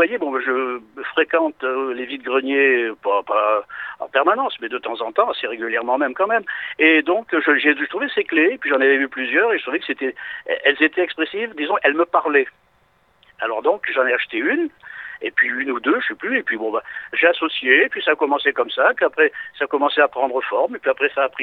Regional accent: Lanouaille, Nouvelle-Aquitaine, France; now in Loiret, France; j'habite dans le Loiret, je suis originaire de Lannouaille, et donc j'ai repris la maison de mes parents à leur décès dans le village de Lavaux.

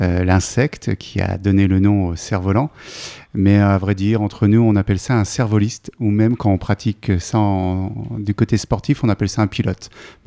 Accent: Normandy, France; un grand festival de cerf-volant qui a lieu par chez nous en Normandie

